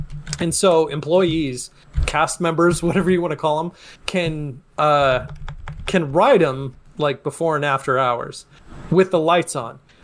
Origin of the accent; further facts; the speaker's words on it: Montana, United States; Growing up in Montana, we didn't have a lot of roller coasters except for the fair every year.